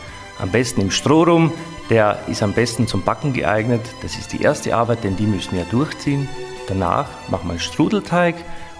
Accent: Vienna, Austria; born there; Natürlich mit einem Wiener Einfluss, da ich eigentlich gebürtiger Wiener bin.

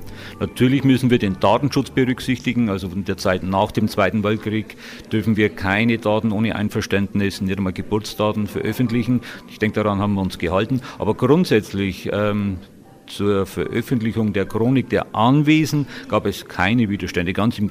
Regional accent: Mehlmeisel, Bavaria, Germany; Und ich bin auch so aufgewachsen, dass meine Heimat Mehlmeißel was ist, das nicht selbstverständlich ist.

